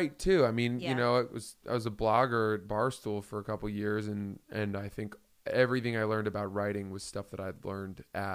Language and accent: English; Maine, United States; I grew up in Maine.